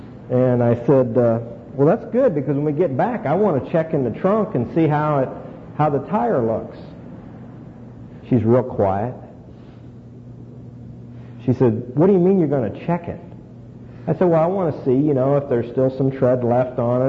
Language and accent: English; Little Rock, Arkansas, United States; also born or lived in Washington, D.C.; I'm from Little Rock, Arkansas.